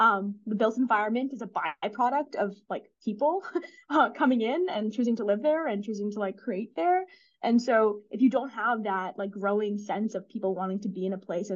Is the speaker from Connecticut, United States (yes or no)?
no; Baltimore, Maryland, United States; like I grew up in Maryland, obviously, so Baltimore